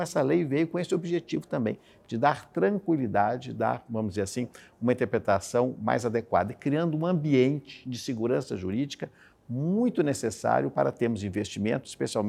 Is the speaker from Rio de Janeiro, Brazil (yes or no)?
no; Minas Gerais, Brazil; em Minas Gerais, estado que eu tive a honra de governar, meu estado natal